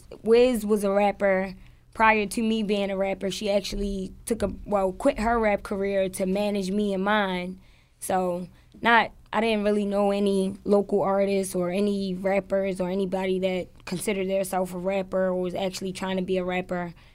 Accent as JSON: {"language": "English", "town": "Baltimore", "region": "Maryland", "country": "United States", "said": "I want people to know that I'm from Baltimore"}